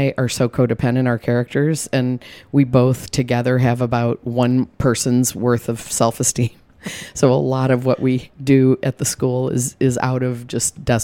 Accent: Midwest, United States; And I grew up in the Midwest, so it's very recognizable to me of all those kind of strange school characters

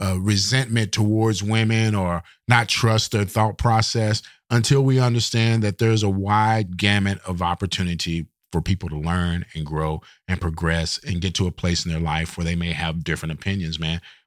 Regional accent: Texas, United States; Now I'm from Texas, man. So a lightning storm can bring with it tornadoes and really bad straight line winds.

